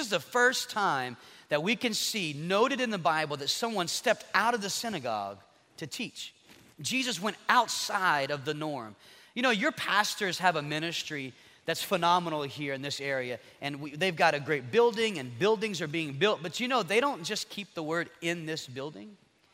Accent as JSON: {"language": "English", "town": "Lafayette", "region": "Louisiana", "country": "United States", "said": "we're from Lafayette, Louisiana, and it's our privilege to come and speak today."}